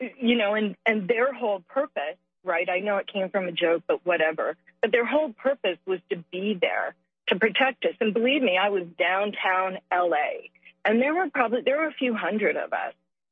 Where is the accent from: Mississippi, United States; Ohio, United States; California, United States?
California, United States; San Diego; now in Texas, United States; no offense to Texas, I'm a new Texan, I'm from San Diego, I'm a native